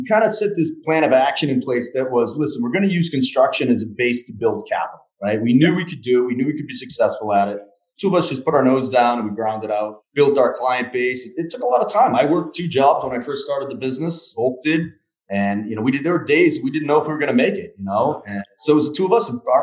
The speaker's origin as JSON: {"language": "English", "town": "Easton", "region": "Massachusetts", "country": "United States", "tie": "born or raised there", "said": "I grew up in the town next door. I grew up in Easton, Mass, small little town when I grew up."}